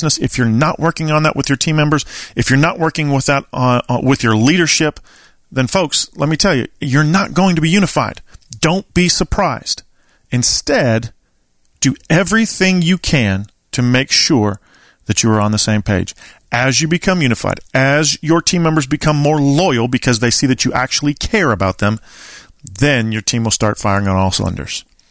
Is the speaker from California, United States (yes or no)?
yes; California, United States; And I am a 49er faithful. Have been forever. We're from California.